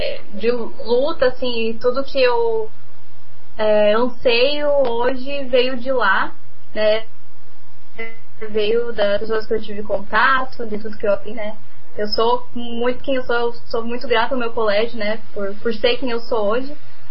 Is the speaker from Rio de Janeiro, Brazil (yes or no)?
no; Curitiba, Paraná, Brazil; sou de Curitiba. Estudei no Colégio Estadual Emílio de Menezes, né? No Capão Raso.